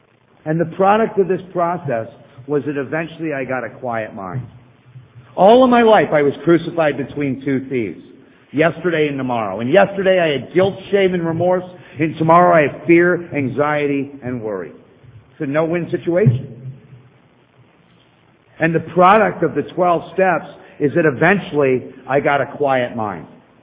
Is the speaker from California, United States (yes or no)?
yes; Malibu, California, United States; I grew up in Malibu.